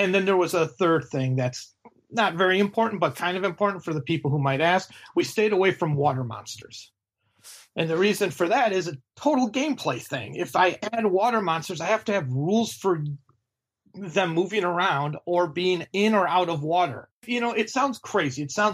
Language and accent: English; Chicago, Illinois, United States; like I said, I'm from Chicago.